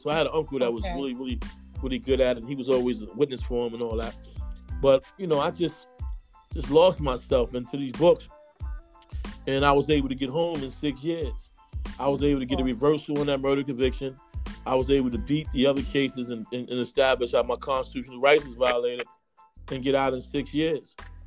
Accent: Brooklyn, New York, United States; from Brooklyn, New York. Bed-Stuy. I grew up, you know, at a time when, you know, crime, mayhem was at its highest peak in Brooklyn.

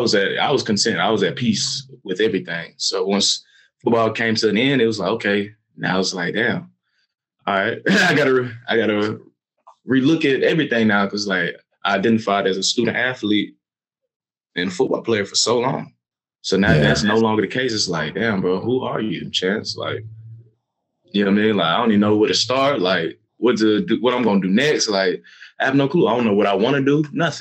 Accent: Atlanta, Georgia, United States; But I'm from Atlanta. You got to be like a chameleon, you know what I'm saying, in Atlanta.

